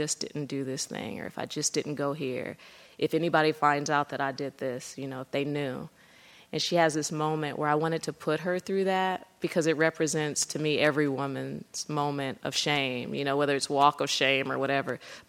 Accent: Los Angeles, California, United States; born there; So I was born in Los Angeles, but all my family is from Tallahassee, Alabama, which is one of the settings of this novel.

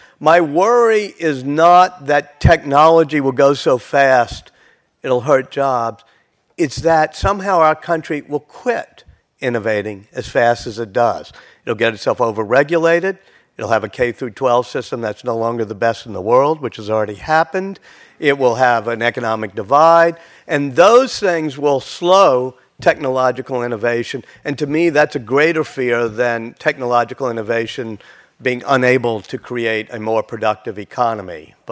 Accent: Louisiana, United States; Even if you look at technology, whether you like it or not, I'm from Louisiana, I kind of like it

